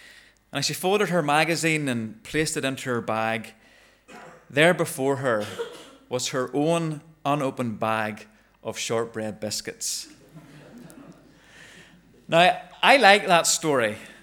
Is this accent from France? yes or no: no; Ballymena, Northern Ireland, United Kingdom; I can say that because I'm from Ballymena, and boy, they're tight.